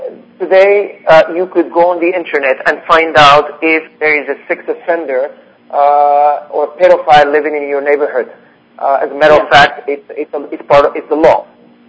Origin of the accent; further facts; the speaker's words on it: Morocco; English is a second language; let the government of a country like my home country, Morocco, block these people from entering